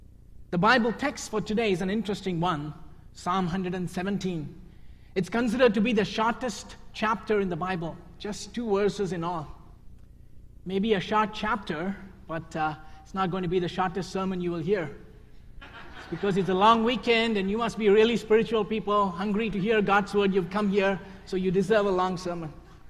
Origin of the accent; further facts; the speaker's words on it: India; I grew up in India in a Hindu family. I was 18 years old when I became a follower of Jesus Christ.